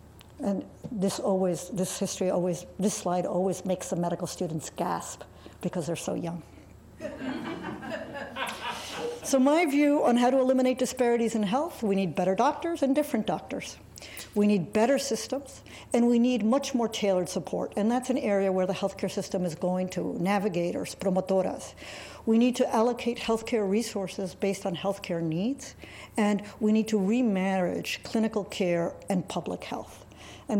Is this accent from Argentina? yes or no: yes; Argentina; I was not born in the United States. I'm actually from Argentina.